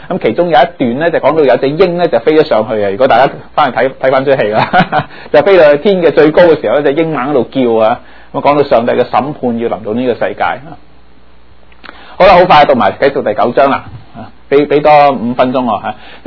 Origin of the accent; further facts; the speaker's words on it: China; 我們中國人都看月光的